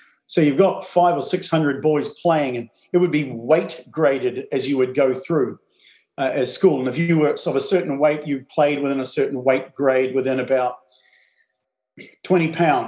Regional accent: New Zealand; growing up in New Zealand didn't have any professional sports.

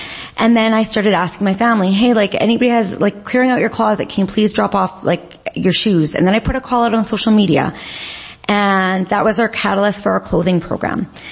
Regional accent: Regina, Saskatchewan, Canada; because I grew up here in Regina with immense privilege. My dad's a doctor. My mom's a nurse who was able to stay home throughout my childhood.

